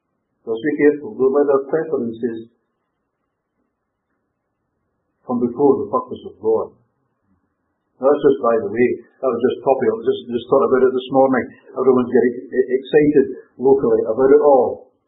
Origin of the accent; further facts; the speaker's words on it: Scotland, United Kingdom; I was thinking about it as a Scotsman. Those foreigners from across the water or from across the border will excuse me.